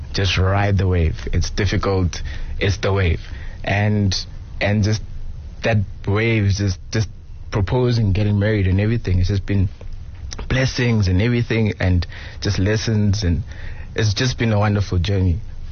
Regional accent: Johannesburg, Gauteng, South Africa; I'm from Johannesburg.

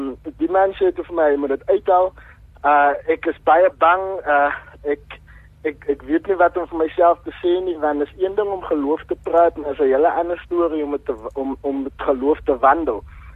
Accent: Worcester, Western Cape, South Africa; ek is gebore in die Kaap, maar nie lank daarna nie het my ma hulle Woester te verhuis, want hulle is van Woester. En hulle het hulle gesetel daar, ek het in die kerk groot geword

